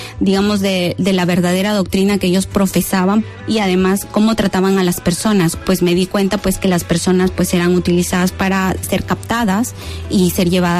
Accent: Peru; Yo estaba en Perú, en mi ciudad de origen, y me mandaron a Ecuador, Guayaquil.

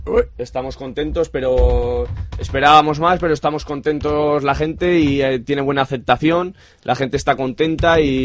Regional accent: Zaragoza, Aragon, Spain; now in Salamanca, Spain; yo soy de Zaragoza y en el fútbol indoor ahí está triunfando bastante.

